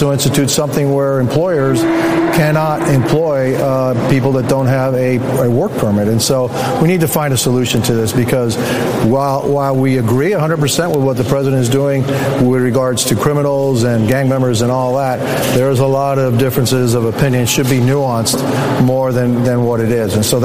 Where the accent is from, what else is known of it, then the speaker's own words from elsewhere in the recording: Miami, Florida, United States; And look, I come from Miami. We have, it's 70% Hispanic.